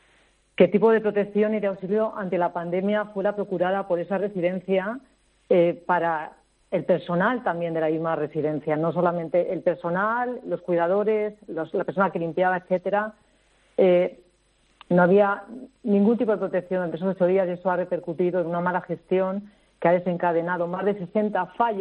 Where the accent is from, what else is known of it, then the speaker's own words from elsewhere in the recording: Madrid, Community of Madrid, Spain; now in Valencia, Spain; Yo vivo en Valencia, soy madrileña, pero vivo en Valencia